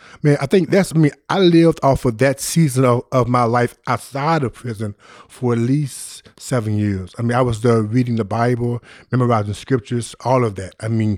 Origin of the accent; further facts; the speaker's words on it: Dallas, Texas, United States; And I'm from Oak Cliff, but I had never heard of Tony Evans.